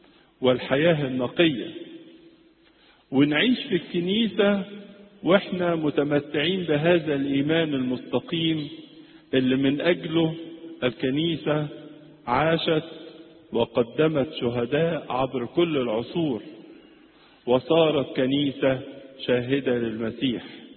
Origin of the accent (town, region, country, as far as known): Egypt